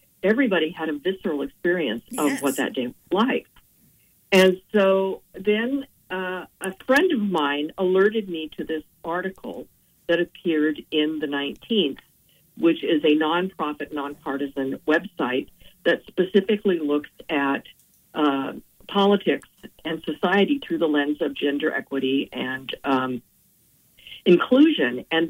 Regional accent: Spokane, Washington, United States; Patty Murray was my senator for a long time because, you know, I'm from Spokane.

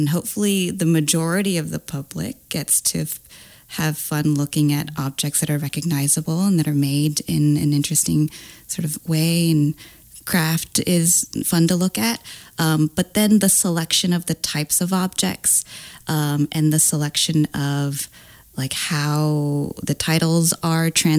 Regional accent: Florida, United States; born there; also born or lived in California / Washington / Georgia / Texas

